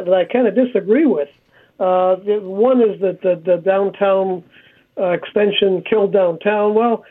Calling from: Amherst, New York, United States; Yeah, I'm calling in from Amherst, and I am in favor of this light rail.

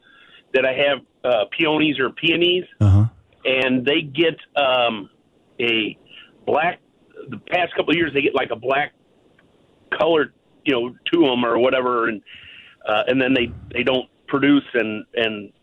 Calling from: St. Louis, Missouri, United States; In St. Louis here.

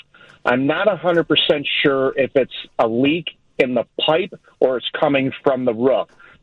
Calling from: Chicago, Illinois, United States; I'm calling from Chicago, but I live in unincorporated New Lenox.

